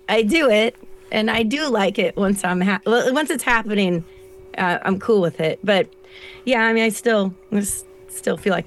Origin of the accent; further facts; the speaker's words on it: Florida, United States; I think a lot of it was growing up in Florida listening to oldies radio, because it used to be amazing.